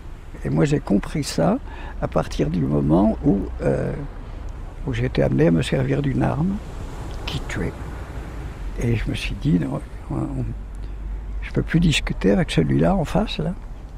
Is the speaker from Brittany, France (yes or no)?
yes; Camaret, Brittany, France; born there; Je suis né à Camaret, c'est-à-dire, les gens quand ils regardent une carte, ils disent « Camaret, c'est tout au bout là-bas, tout au bout là-bas ». Alors, je suis né tout au bout là-bas, dans une usine où mon père travaillait, et puis ma mère était institutrice à Camaret.